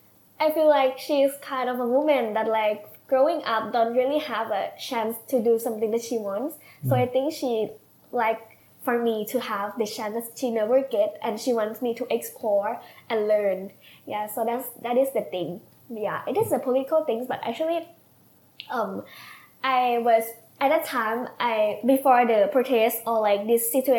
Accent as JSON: {"language": "English", "region": "Maha Sarakham", "country": "Thailand", "tie": "born or raised there", "also_born_or_lived": "Bangkok", "second_language": "English", "said": "I was growing up in Isan. It's like just a region, but my province called Mahasarakham. And my mom and dad raised me there."}